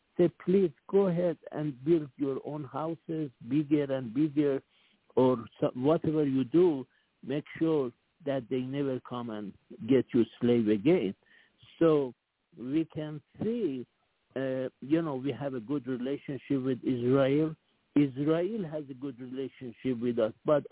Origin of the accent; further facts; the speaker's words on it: Iran; English is a second language; We are from Persian, my friend.